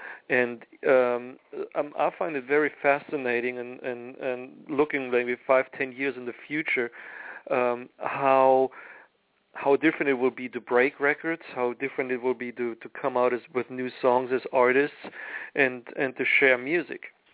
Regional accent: Munich, Bavaria, Germany; I mean, I grew up in Munich, Germany, so if there was a cool station

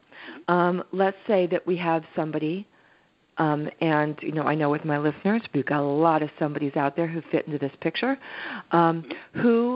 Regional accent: Westfield, New Jersey, United States; now in San Francisco, United States; I've been living in San Francisco for a long time. Actually, I got here in '88. And I was born and raised in New Jersey in Westfield.

